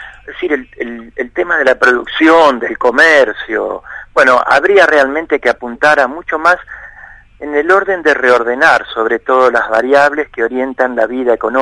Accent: Santa Fe, Argentina; yo soy santafesino y pensaba toda la vida ser sacerdote en Santa Fe.

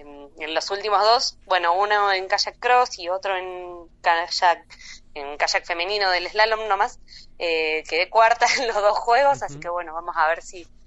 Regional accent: Necochea, Buenos Aires Province, Argentina; born there; nací en Necochea, pero en ese momento vivía en La Plata, donde había ido a estudiar, y entrenaba en Buenos Aires

